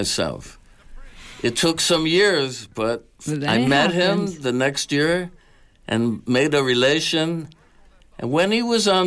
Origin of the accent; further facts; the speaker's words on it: Syracuse, New York, United States; I met a guy when I was still in high school who spotted me on the street in my hometown of Syracuse, New York.